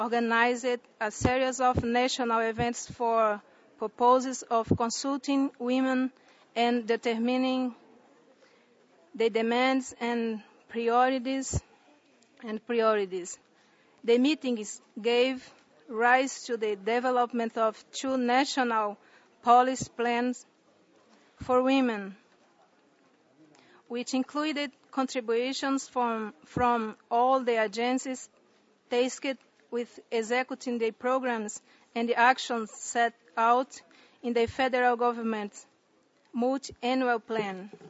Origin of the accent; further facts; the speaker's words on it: North Region, Brazil; first language Wapichana; English is a second language; I am from the Wapichana people from the north of the Amazon in Brazil.